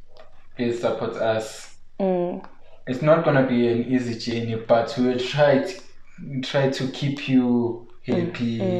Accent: Gauteng, South Africa; from the East Rand.

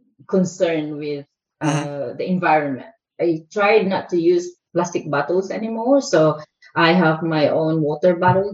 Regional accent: Philippines; So in that sense, yes, I am a Filipino.

